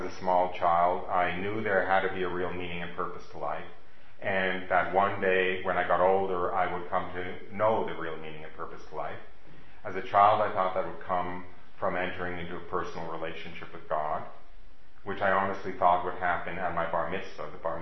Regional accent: United States; I was born and raised Jewish in the United States, quite Jewish, quite religiously Jewish, and also entirely socially Jewish

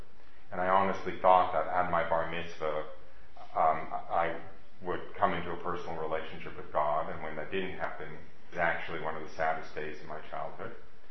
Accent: United States; I was born and raised Jewish in the United States, quite Jewish, quite religiously Jewish, and also entirely socially Jewish

